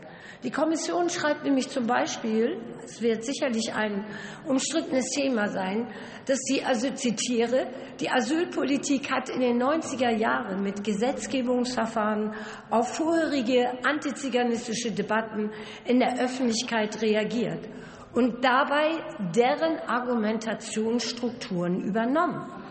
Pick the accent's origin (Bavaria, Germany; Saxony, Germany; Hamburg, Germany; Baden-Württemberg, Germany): Hamburg, Germany; born there; now in North Rhine-Westphalia, Germany; Und ich sage als gebürtige Hamburgerin Tschüss und als adoptierte NRWlerin Glück auf.